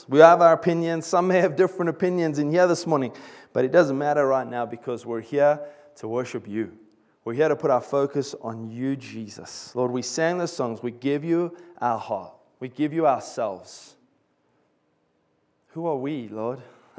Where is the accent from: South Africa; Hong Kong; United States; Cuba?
South Africa; if I say a few words that are a little bit weird and you can't understand, that's because I'm South African.